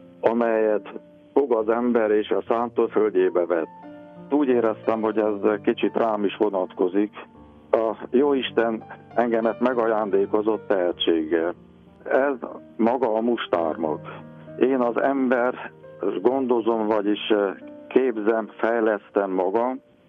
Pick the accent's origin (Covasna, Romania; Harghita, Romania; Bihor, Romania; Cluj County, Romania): Harghita, Romania; mert ugye Agyha Sóvidékhez tartozik. Úgy éreztem, hogy nekem ez egy küldetés kell legyen, hogy az én szülőfalumnak valami kisebb hírnevet is szerezzek, és ha már annak a falunak vagyok a szülöttje